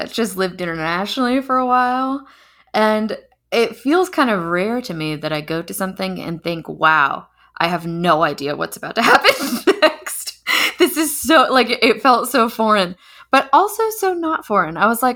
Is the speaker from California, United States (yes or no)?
yes; California, United States; And being a Californian, I thought I need Mexican food because that's just a thought I have always.